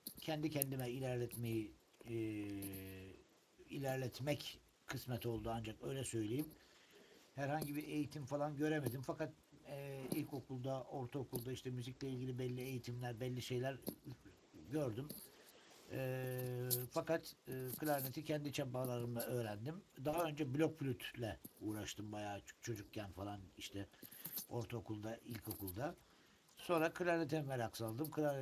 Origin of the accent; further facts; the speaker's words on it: Ağrı, Ağrı Province, Turkey; born there; Tabii 1968 yılında Ağrı'da doğdum. Aslen Trabzonluyum.